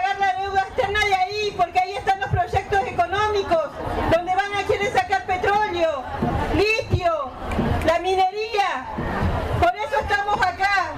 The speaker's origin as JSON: {"language": "Spanish", "town": "Cushamen", "region": "Chubut", "country": "Argentina", "said": "Soy de Cusamen. Mi comunidad es Currache. Soy de Cusamen. De vuelta al río, al paraje, Chubut."}